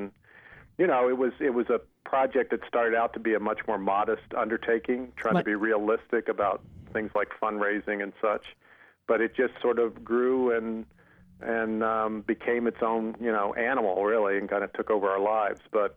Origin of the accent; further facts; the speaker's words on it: Hampton, Virginia, United States; I'm from the same hometown as Iverson.